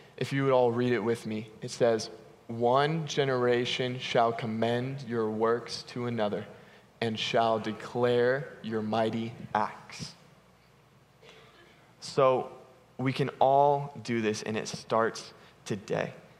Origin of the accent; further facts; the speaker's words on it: California, United States; I grew up in the Bay Area, and it was a very self-sufficient, driven city and culture.